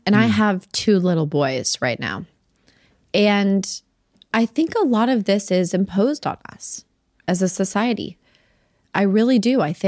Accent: Salt Lake City, Utah, United States; I've watched over the years, women I grew up with in Salt Lake City

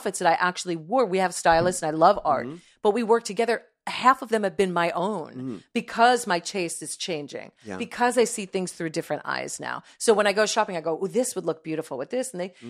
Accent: New Jersey, United States; My mother's from Brooklyn. Yeah. I grew up in New Jersey.

